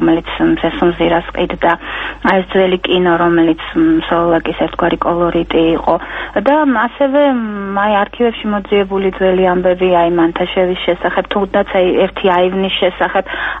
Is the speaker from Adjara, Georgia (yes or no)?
no; Tbilisi, Georgia; მე სოლოებში დავიბადე, გავიზარდე